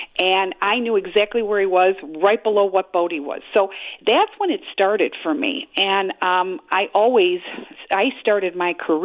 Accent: Chicago, Illinois, United States; You know, it started in Chicago because I was raised in Chicago my whole life, but now it's all over the world that I work with.

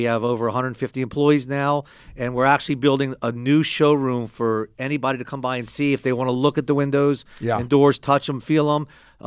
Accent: Florida, United States; I got the passion from growing up in South Florida. I'm a Florida boy.

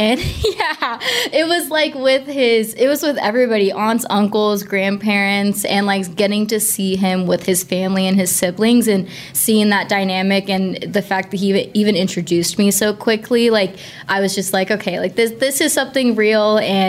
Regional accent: Kansas, United States; now in Richmond, United States; I'm originally from Kansas

